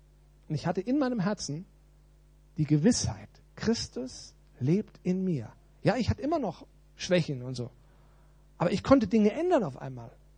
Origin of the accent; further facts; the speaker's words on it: Germany; Ich bin doch ein Deutscher, das ist doch zu leicht.